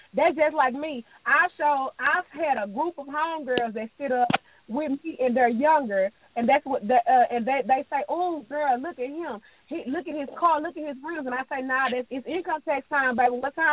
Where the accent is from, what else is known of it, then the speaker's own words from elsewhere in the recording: Dallas, Texas, United States; hey, I'm from Dallas, Texas, Pleasant Grove.